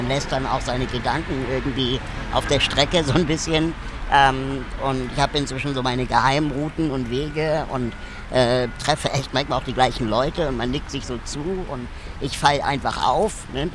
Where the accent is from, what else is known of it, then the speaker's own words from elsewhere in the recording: Berlin, Germany; also born or lived in Lima, Peru; Und wohne hier in Berlin jetzt seit 37 Jahren.